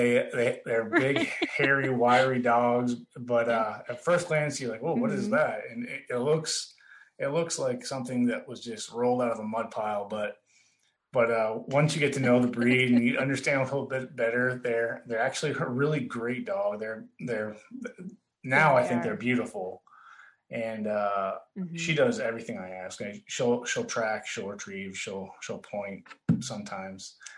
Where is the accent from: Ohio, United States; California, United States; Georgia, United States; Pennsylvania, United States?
California, United States; also born or lived in Florida; now in Texas, United States; But we grew up in Texas. And we were born in Texas, actually, and moved to California very early on. We spent a long time in California. about a decade, and then we spent another decade plus in Florida